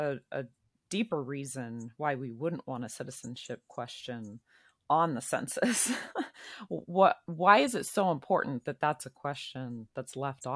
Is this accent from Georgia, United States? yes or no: no; Arizona, United States; So I'm from Arizona, where, you know, there are a lot of politicians who did want that citizenship question on there.